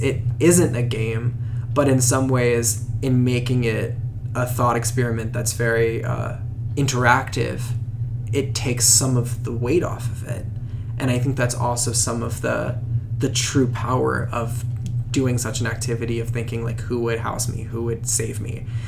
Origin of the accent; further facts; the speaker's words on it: Louisville, Kentucky, United States; But for sure, growing up in Louisville, Kentucky, which is predominantly, I think the dynamics of the city have changed a lot since I was younger.